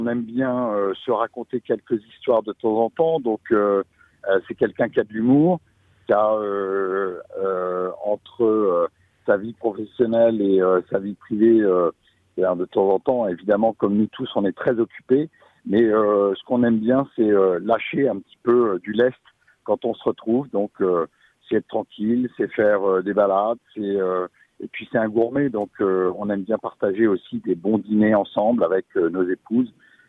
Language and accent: French; Normandy, France; Et moi, je viens de Seine-Maritime, où il pleut tout autant.